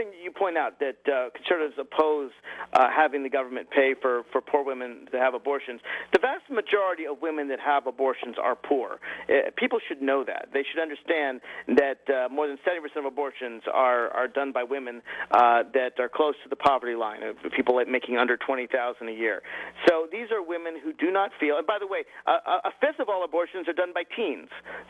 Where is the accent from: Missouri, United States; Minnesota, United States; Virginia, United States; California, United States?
Virginia, United States; That's in my home state of Virginia, unfortunately.